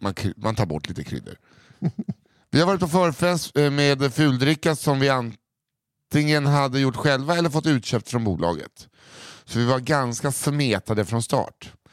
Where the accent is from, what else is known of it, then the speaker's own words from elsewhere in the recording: Kiruna, Norrbotten County, Sweden; Kiruna. Där har jag vuxit upp.